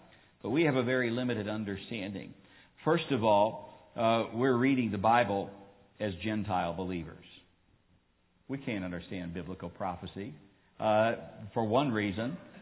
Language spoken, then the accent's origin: English; United States; I'm all American. I'm a full-blooded American. I'm grateful for that.